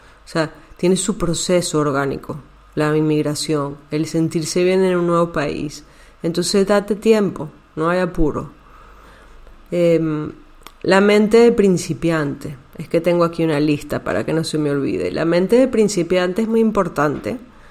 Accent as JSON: {"language": "Spanish", "country": "Venezuela", "lives_now": "Spain", "said": "No quiere decir que cuando yo empiezo a hablar con palabras, por ejemplo, de aquí de Cataluña o de España, entonces yo estoy siendo menos venezolana."}